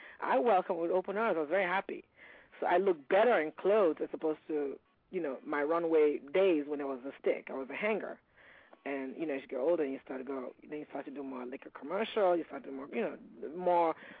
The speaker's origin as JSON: {"language": "English", "town": "New York City", "region": "New York", "country": "United States", "tie": "born or raised there", "said": "I was born in Brooklyn, but I'm actually from Nigeria. I'm off Nigerian parent, yes."}